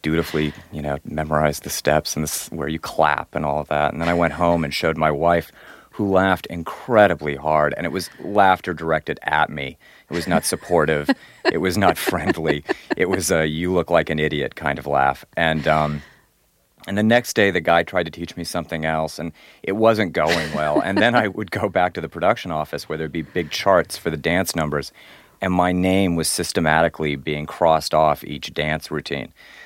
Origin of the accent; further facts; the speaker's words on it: Denver, Colorado, United States; I grew up in Denver, and so when disco hit, say, in about 1970, I don't know, two or three, Denver didn't have an enormous disco horizon.